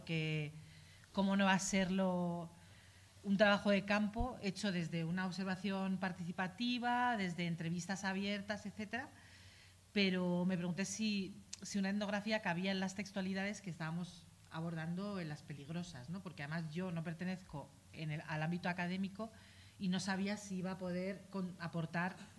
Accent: Madrid, Community of Madrid, Spain; yo que soy madrileña de 46 años que ha vivido atentados en Madrid

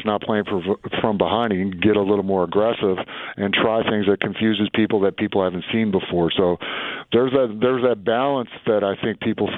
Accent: Michigan, United States; Especially, you know, I grew up in Michigan, and that's something you look forward to.

